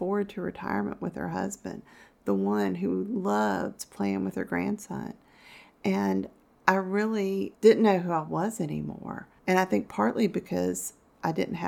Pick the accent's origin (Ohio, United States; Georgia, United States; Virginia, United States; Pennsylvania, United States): Virginia, United States; I'm mid-50s. I was born and raised in Virginia and still live there.